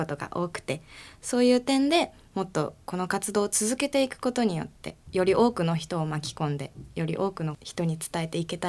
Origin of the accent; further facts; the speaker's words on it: Ikoma, Nara, Japan; 奈良県の生駒市あたり。